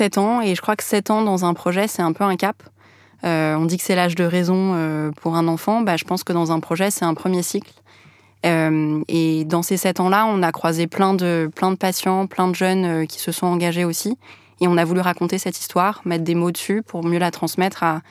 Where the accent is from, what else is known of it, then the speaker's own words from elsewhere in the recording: Beirut, Beirut Governorate, Lebanon; now in France; Enfin, moi, je suis née à Beyrouth et j'ai grandi un peu là-bas. Puis il y a eu la guerre en 2006 qui a fait qu'on est arrivé en France.